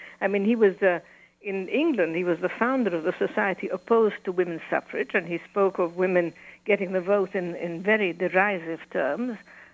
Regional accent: Cairo, Cairo Governorate, Egypt; There was actually no option for people of my generation growing up, as you said, in the 40s and 50s, to wear hijab.

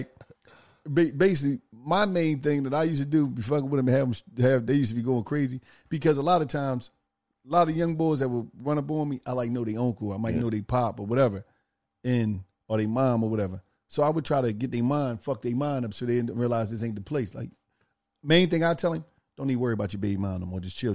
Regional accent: Philadelphia, Pennsylvania, United States; I'm from Philly.

